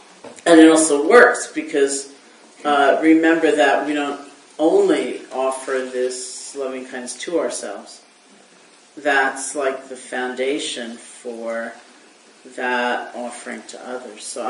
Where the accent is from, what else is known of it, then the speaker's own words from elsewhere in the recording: New York, United States; as I've described myself, I'm like a New Yorker, right?